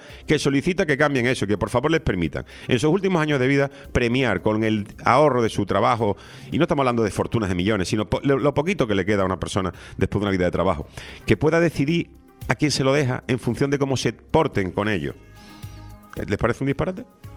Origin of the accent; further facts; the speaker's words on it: Spain; nosotros los españoles sacamos nuestra deuda pública acelerada.